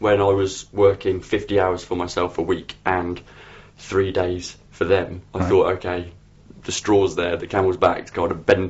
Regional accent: Derby, East Midlands, United Kingdom; also born or lived in Newcastle; I was at uni in Newcastle. I grew up in Derby, which is why I actually say Bath and Grass properly. That's it. But it is now quite tinged with the southern kind of thing, but I've kept my short A's, I'm pleased to say.

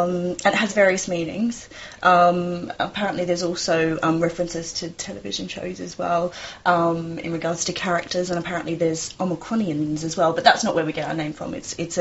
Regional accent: Sydney, New South Wales, Australia; I'm from Sydney.

